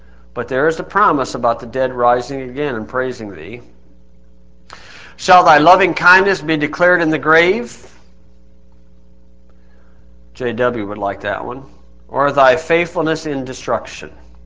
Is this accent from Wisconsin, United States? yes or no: no; Indiana, United States; I said I was from Indiana.